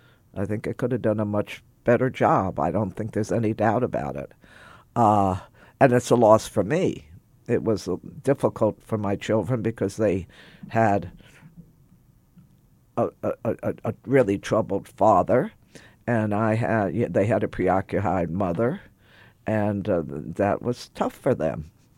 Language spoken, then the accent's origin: English; Texas, United States; My growing up in Texas in the 50s in a particular kind of home I grew up, they wanted me to go to college.